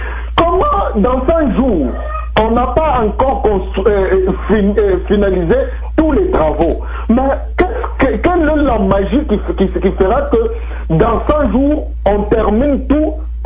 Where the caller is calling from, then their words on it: Lubumbashi, Haut-Katanga, DR Congo; Je viens depuis la ville de Lubumbashi.